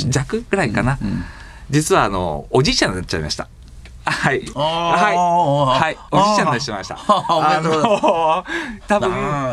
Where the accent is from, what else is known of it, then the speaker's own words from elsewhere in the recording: Matsuno, Shizuoka, Japan; 私実は生まれも育ちも静岡育ち、実は山の中、静岡から駅からそうですね14キロぐらい行ったところの奥静の入り口の松野というところに実は育ちました。